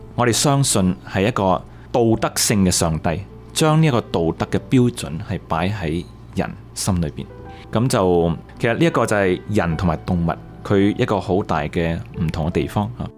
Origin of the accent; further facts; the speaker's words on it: China; 我们中国人经常都说在冥冥中有主宰